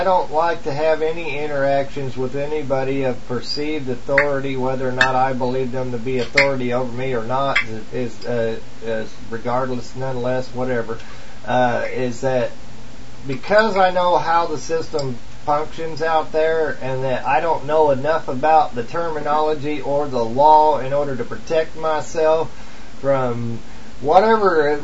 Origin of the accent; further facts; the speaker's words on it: United States; I love America because it's my home country. I love America because I believe in the American dream and I believe in the United States Constitution.